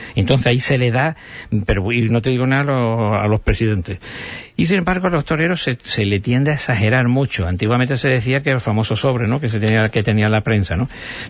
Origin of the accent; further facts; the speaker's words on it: Spain; porque seguimos siendo españoles exactamente igual que ayer.